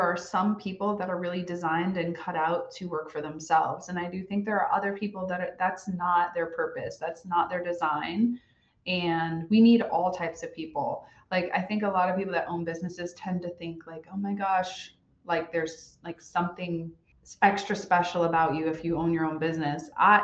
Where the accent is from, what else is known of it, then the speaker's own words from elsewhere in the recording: New York, United States; I grew up in New York in an entrepreneurial family.